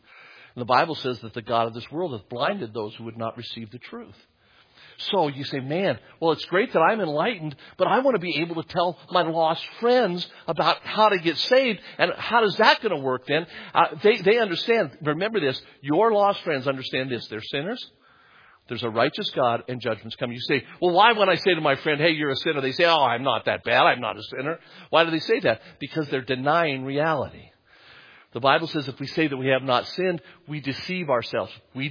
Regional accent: England, United Kingdom; My dad was Lebanese, spoke 8 different languages. I'm English and I only speak one language.

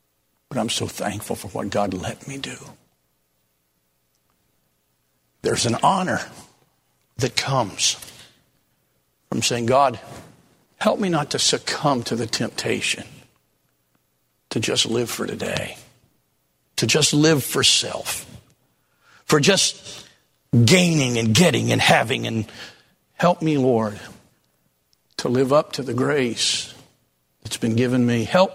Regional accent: United States; I'm thankful for my country, and I would hope that I would live up to that privilege that I have of being an American.

